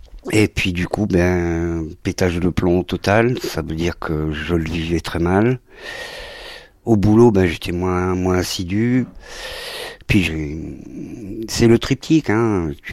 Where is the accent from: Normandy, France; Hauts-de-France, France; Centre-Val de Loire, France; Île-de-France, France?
Hauts-de-France, France; Condé-sur-l'Escaut; also born or lived in Valenciennes; Je suis né à Valenciennes et j'ai grandi dans deux structures de la DAS, ce qu'on appelle l'ASE aujourd'hui, donc à Arthres et puis ensuite à Condé-sur-Lescaut, banlieue de Valenciennes.